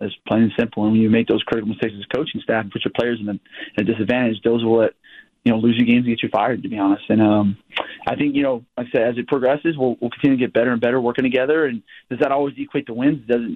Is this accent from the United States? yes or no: yes; Texas, United States; also born or lived in California / Arizona; and again, Meg, I'm from Texas. I was in California before this. I was in Arizona.